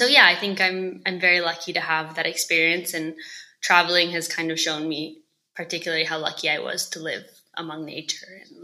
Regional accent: Alaska, United States; being from Alaska has given me the opportunity to share these experiences with kind of the world. So growing up in Alaska, yes, it's a little like you would imagine.

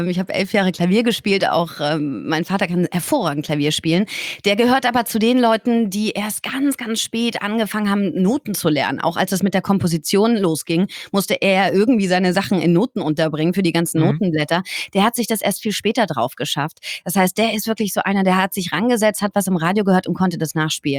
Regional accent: Bühl, Baden-Württemberg, Germany; Ich bin in Bühl bei Baden-Baden aufgewachsen

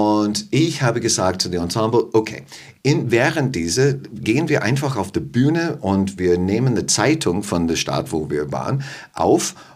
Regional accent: United States; German is a second language; ich bin in den USA aufgewachsen

